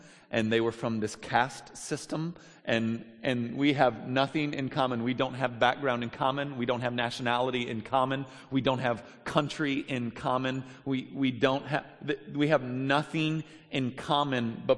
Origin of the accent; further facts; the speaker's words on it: Olympia, Washington, United States; born there; I was born in Olympia, and then I still head up to Seattle probably twice a year to teach.